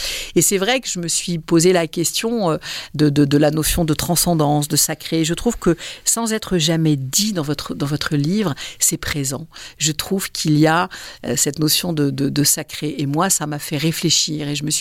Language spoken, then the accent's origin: French; Normandy, France; born there; je suis née en Normandie, mais je connais très bien le sud de la France, que ma grand-mère habitait Nice.